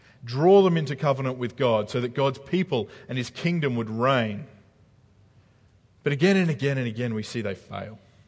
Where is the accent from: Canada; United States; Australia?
Australia; moved away; I haven't lost the fact that I'm an Australian, but I'm an Australian living in a land that's not my own.